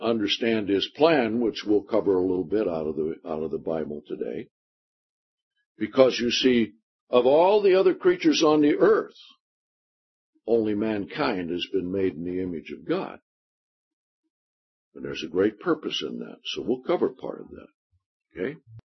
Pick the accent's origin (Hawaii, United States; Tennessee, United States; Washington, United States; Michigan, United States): Washington, United States; I remember growing up in Washington, there were the Native Indians around there, and they always had these totem poles.